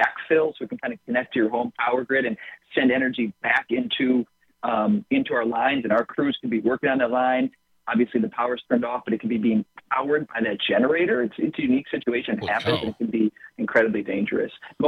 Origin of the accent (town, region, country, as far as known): Midwest, United States; born or raised there; also born or lived in California